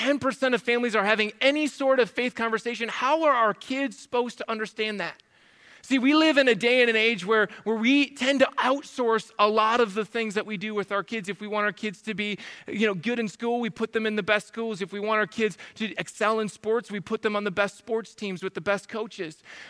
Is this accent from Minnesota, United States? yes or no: yes; Minnesota, United States; But you have to remember, we came from Minnesota, right?